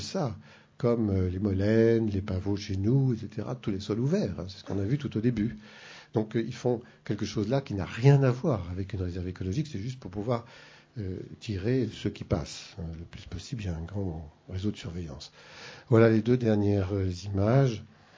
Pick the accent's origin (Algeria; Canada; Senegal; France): France; Provence-Alpes-Côte d'Azur; Peut-être que le chêne vert chez nous, dans le Vaucluse